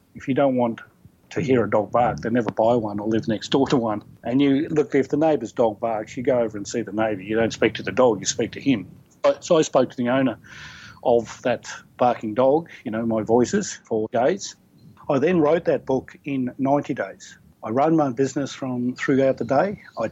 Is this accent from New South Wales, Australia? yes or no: no; Alice Springs, Northern Territory, Australia; I started with where I came from in the Northern Territory. I was raised in Alice Springs.